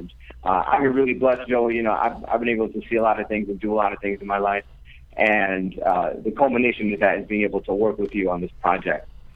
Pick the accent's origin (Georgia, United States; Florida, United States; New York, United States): New York, United States; Brooklyn; You know, I'm from Brooklyn, and Brooklyn in the late 80s, early 90s, you know, it's a jungle. It's crazy. And my parents came from the Dominican Republic and tried to create a life for me.